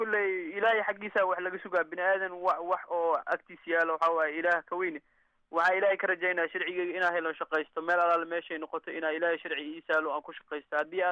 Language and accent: Somali; Kunturwaare, Lower Shabelle, Somalia; now in Austria; Ani waxaan ka imaaday Kunturwaare ee meel la dhahayo